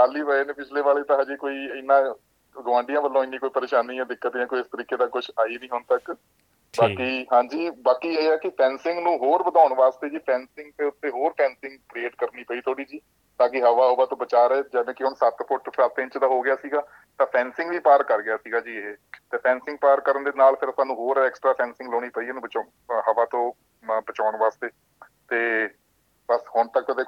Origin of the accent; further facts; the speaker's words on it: Nainital, Uttarakhand, India; moved away; ਅਸੀਂ ਜਦ ਕਿਸਾਨ ਪਰਿਵਾਰ ਤੋਂ ਬਿਲੋਂਗ ਕਰਦੇ ਹਾਂ ਇੰਡੀਆ 'ਚੋਂ ਨੈਨੀਤਾਲ ਤੋਂ